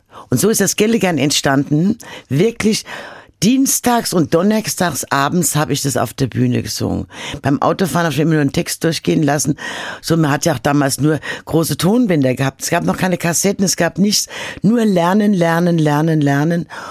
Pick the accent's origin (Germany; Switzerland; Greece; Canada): Germany; Mainz, Rhineland-Palatinate; Bei uns in Mainz war auch das vom Musikalischen halt nicht so bekannt und hochgegriffen wie in Köln.